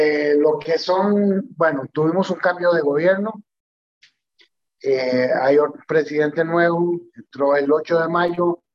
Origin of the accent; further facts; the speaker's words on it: Heredia, Costa Rica; born there; 24 de noviembre de 1957, nací en Heredia.